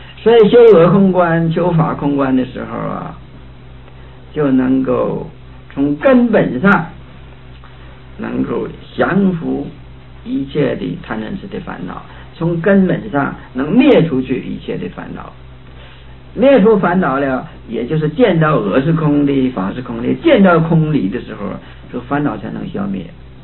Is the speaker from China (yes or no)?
yes; China; 但是我们中国人呢，这个我们学习老庄哲学哈，孔孟之道都没有这样讲